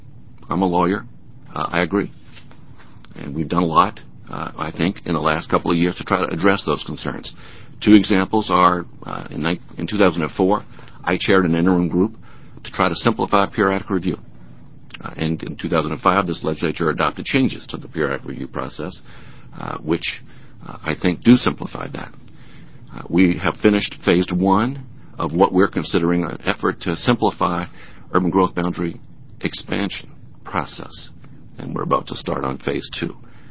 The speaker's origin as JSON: {"language": "English", "town": "Eugene", "region": "Oregon", "country": "United States", "said": "I am from Eugene."}